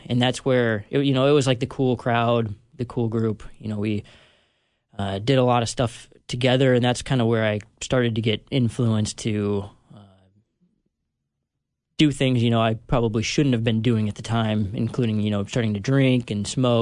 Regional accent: Indiana, United States; also born or lived in Michigan; Well, I was born in Michigan and then moved to Indiana in about fifth grade. And that's where I basically grew up. Middle school and high school, and spent most of my life there.

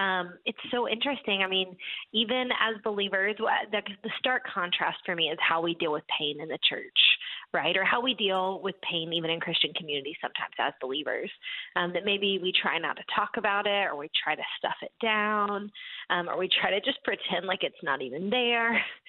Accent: East Coast, United States; I was in LA, I'm from the East Coast, I had to go to the West Coast

